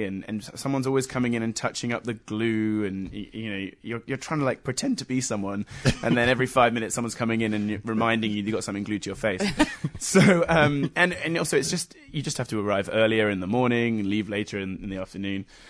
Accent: Bath, South West England, United Kingdom; born or raised there; also born or lived in Essex; now in California, United States

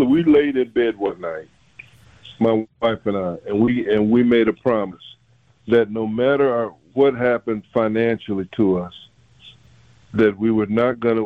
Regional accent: Racine, Wisconsin, United States; I'm from Racine, a sheltered life, from the point of view that I wasn't a worldly person. I didn't have the New York background

